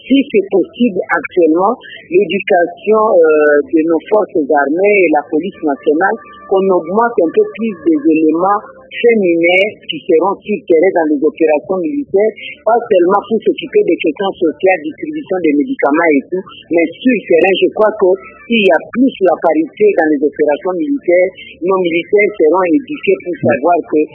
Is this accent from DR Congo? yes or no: yes; DR Congo; moi par exemple en tant que Congolaise